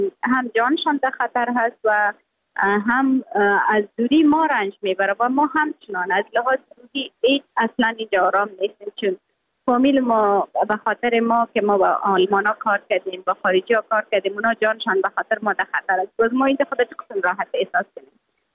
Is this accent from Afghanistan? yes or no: yes; Afghanistan; moved away